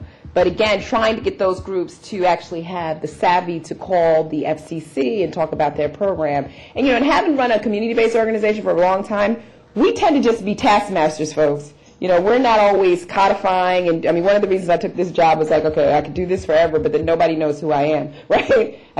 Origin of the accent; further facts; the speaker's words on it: Chicago, Illinois, United States; but see, I'm from Chicago.